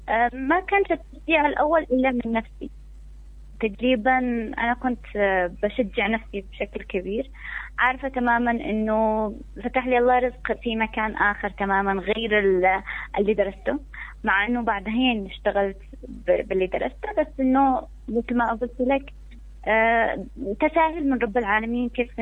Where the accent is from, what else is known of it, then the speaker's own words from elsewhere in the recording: Yemen; أنا يمنية وعايشة في اليمن